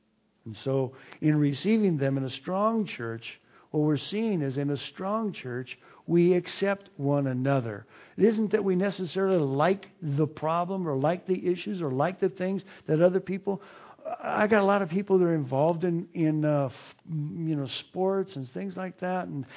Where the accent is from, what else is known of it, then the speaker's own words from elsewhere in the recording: the South, United States; Well, I come from the South and they sort of frown down there on that.